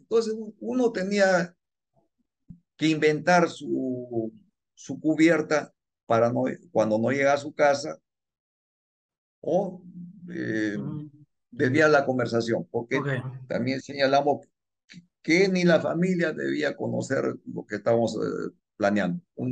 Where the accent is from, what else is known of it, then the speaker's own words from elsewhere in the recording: Arequipa, Peru; De Arequipa. Soy de Arequipa.